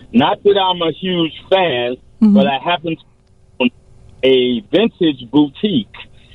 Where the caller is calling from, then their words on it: Chicago, Illinois, United States; Chicago, Illinois, South Side.